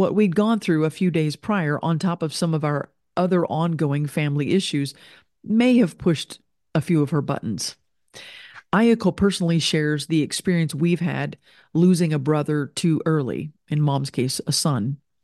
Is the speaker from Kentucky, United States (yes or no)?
yes; Lexington, Kentucky, United States; moved away as an adult; also born or lived in Florida / Japan; I was raised in Lexington, Kentucky until I was 23. Then I moved to Florida